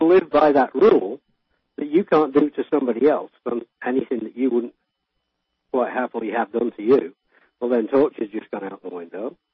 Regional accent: England, United Kingdom; now in Canada; I'm born in England. I'm a Brit. I came to Canada. I married a Canadian. I came over here.

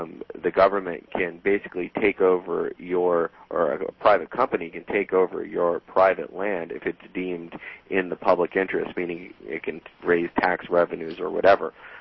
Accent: California, United States; I'm from Northern California myself there, Kat, and actually I live up near some Buddhist monastery, at least my family does.

